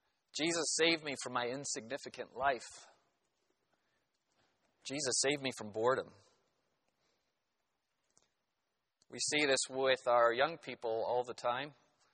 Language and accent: English; United States; But I know most of my life I've enjoyed being an American.